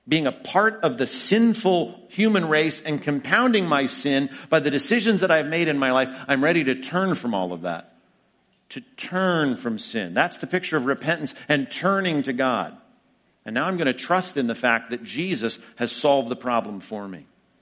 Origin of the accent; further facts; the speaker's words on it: United States; I mean, I'm an American. I'm a good person. I'm not a criminal.